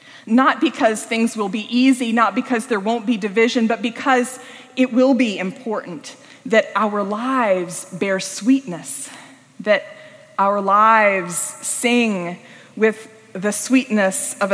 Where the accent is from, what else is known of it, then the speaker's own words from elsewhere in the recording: Nebraska, United States; I moved from Western Nebraska to Southern California to live in the big civilized city.